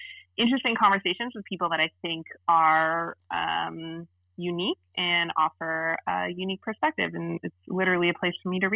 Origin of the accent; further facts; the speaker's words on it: Ajax, Ontario, Canada; also born or lived in Orangeville; And I was born in Orangeville, which at the time that I was born there, my parents were the only interracial couple in the town, which is terrifying. So we moved to Ajax, which is another small town. It's a bigger town. It's a true suburb